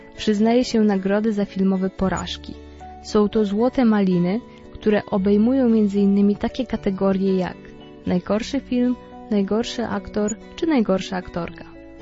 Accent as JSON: {"language": "Polish", "region": "Podlaskie Voivodeship", "country": "Poland", "said": "sama pochodzę z Podlasia i byłam ciekawa, jak zostanie ono przedstawione"}